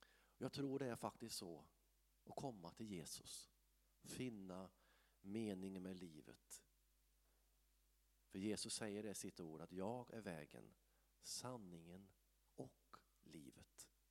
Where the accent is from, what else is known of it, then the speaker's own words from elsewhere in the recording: Arvika, Värmland, Sweden; när jag växte upp i Arvika